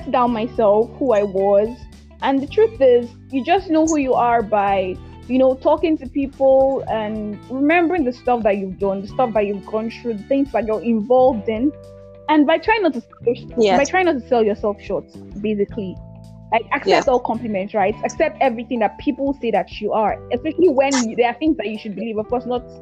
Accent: Nigeria; I'm Nigerian and I'm a Christian and I'm a talkaholic. So that's like, I'm that Nigerian Christian talkaholic, right?

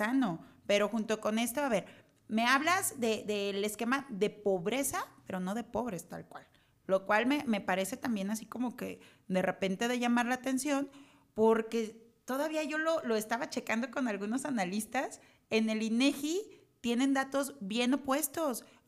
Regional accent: Mexico; lo que nos termina agraviando más como mexicanos no es nada más la corrupción, sino el tema de la impunidad.

